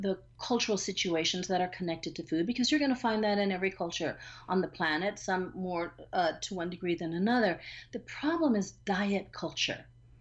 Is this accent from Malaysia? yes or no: no; Guam; because we grew up on Guam in the 50s and 60s